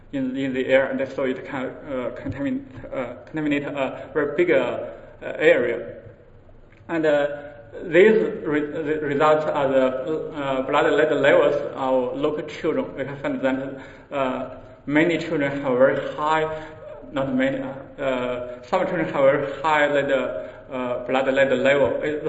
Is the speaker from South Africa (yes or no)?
no; China; English is a second language; now in Cincinnati, United States; I'm from China, and at present I'm a visiting scholar in Dr. Kirk's group in Cincinnati, Ohio.